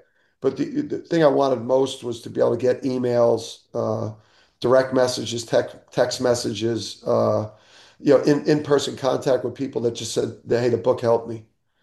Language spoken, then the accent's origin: English; New Jersey, United States; it was a dream to kid growing up in Jersey to be, the head coach at Rutgers.